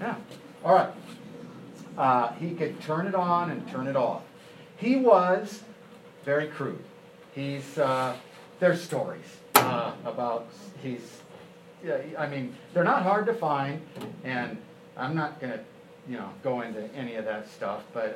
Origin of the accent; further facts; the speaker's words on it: Texas, United States; And you know, I love my home state of Texas